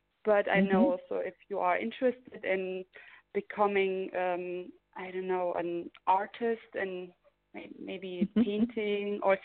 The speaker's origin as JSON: {"language": "English", "country": "Germany", "tie": "born or raised there", "lives_now": "San Diego, United States", "said": "So I'm from Germany. I'm Turkish, born and raised in Germany, and I live my whole life in Germany."}